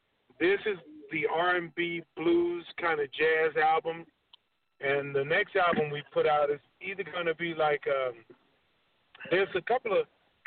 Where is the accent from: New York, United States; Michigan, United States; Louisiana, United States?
Louisiana, United States; New Orleans; I'm originally from New Orleans. I'm American mutt.